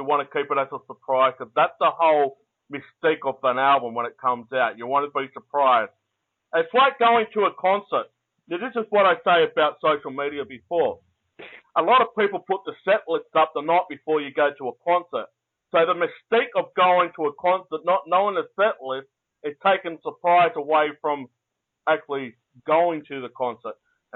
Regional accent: Australia; Being an Aussie myself, we'll put a steak on the barbie for you.

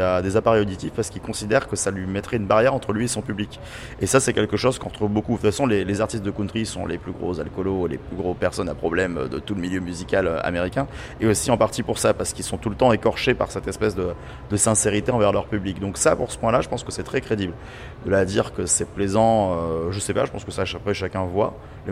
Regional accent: France; on est français, hein, donc déjà ne serait-ce que là, la country c'est pas du tout notre culture

